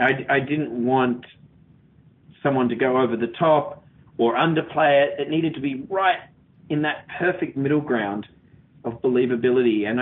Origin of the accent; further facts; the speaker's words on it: Australia; being in Australia, is just being in my home country, close to my family.